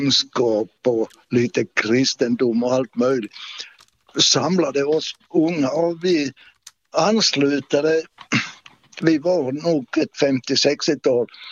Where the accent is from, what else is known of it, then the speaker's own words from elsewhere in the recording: Finland; now in Sweden; för jag kom upp från Finland som man säger